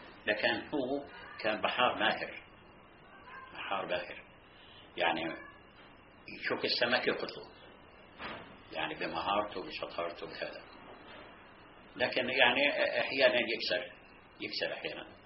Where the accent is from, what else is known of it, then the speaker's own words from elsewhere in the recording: Al-Mansura, Palestine; هما من أهل حيفا وإحنا من إيه من المنصورة